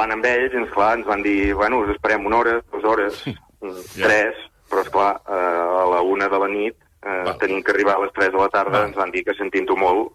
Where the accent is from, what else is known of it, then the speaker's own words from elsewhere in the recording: Girona, Catalonia, Spain; Sí, de Girona, Costa Brava.